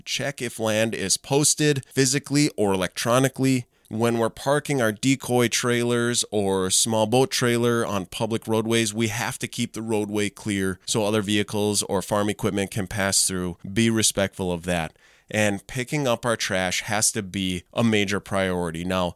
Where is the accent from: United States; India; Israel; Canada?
United States; Minnesota; I go home, you know, to where I grew up in Otter Tail County, and I fish lakes there